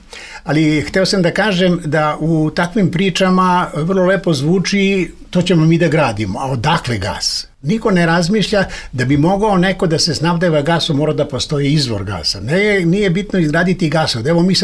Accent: Požarevac, Braničevo District, Serbia; Ima gasa i kod nas u Požarevcu

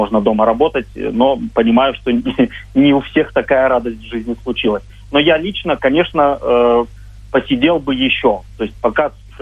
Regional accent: Yekaterinburg, Sverdlovsk Oblast, Russia; born there; now in Moscow, Russia; А вот я сам родом родился в Екатеринбурге.

